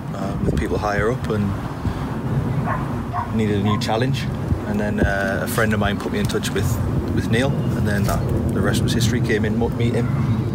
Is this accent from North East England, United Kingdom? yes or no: yes; Durham, North East England, United Kingdom; Yeah, it's back home. So I'm from Durham originally